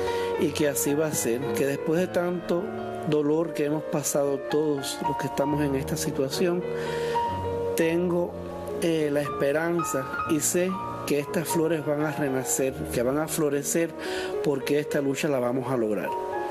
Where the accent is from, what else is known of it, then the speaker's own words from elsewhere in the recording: Cuba; no somos desertores, somos cubanos libres.